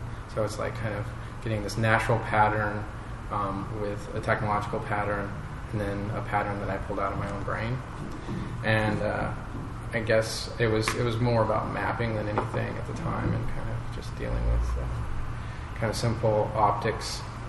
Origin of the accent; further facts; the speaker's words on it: Wyoming, United States; I went to the Maryland Institute, and I am from Wyoming.